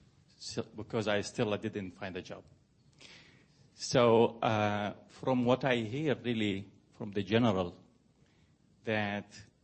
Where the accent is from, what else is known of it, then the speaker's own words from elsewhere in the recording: Mosul, Nineveh, Iraq; English is a second language; moved away; I'm from Iraq, from Mosul. I arrived here 4 months ago.